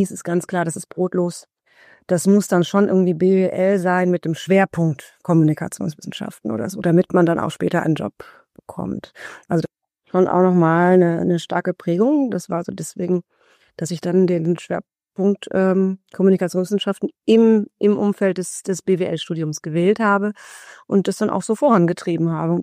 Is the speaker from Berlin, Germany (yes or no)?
no; Düsseldorf, North Rhine-Westphalia, Germany; ich bin in Düsseldorf geboren und aufgewachsen.